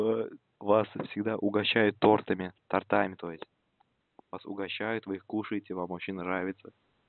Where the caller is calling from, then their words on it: Kazan, Tatarstan, Russia; Я вам говорю честное слово, я звоню из Казани. Казань, город такой.